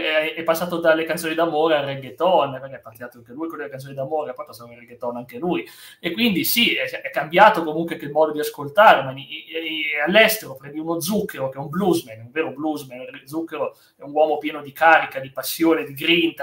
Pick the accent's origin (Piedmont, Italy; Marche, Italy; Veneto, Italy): Piedmont, Italy; è successo in un pub delle mie parti, adesso non mi ricordo se ero nell'Alessandrino quella volta o Casale Monferrato